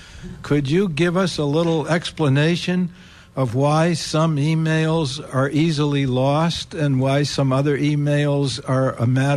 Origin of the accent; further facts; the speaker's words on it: Santa Cruz, California, United States; I'm from Santa Cruz